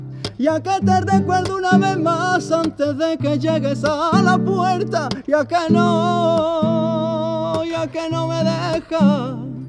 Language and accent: Spanish; Mairena del Alcor, Andalusia, Spain; Es verdad que vengo de Mairena del Alcor, ¿no? De una tierra donde el cante es hondo, el flamenco se respira, ¿no?